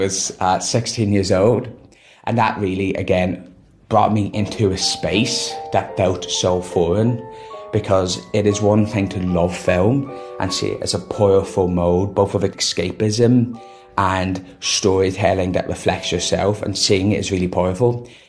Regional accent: Ireland; Hi everyone … I am an Irish young filmmaker and activist.

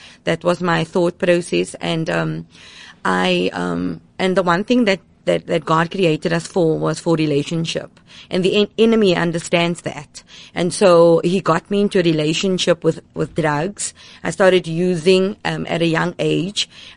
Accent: Mitchells Plain, Western Cape, South Africa; I grew up in Mitchell's Plain.

